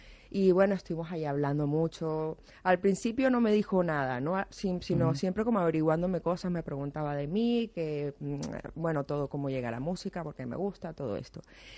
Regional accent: Barranquilla, Atlántico, Colombia; Yo soy nacida en Colombia.

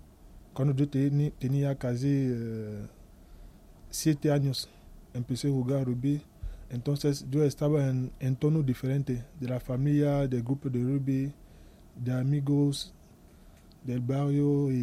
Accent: Cameroon; el año 2011, hemos jugado la Copa de África en Camerún, en mi país.

